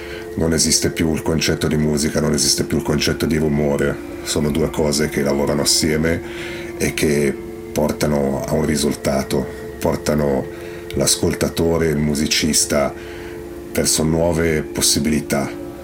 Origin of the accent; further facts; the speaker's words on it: Camedo, Ticino, Switzerland; now in Cadenazzo, Switzerland; Sono di Camedo, attualmente abito a Cadenazzo.